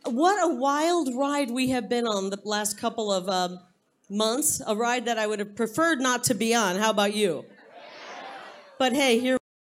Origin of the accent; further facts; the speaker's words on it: Arizona, United States; We can handle the heat. We're from Arizona.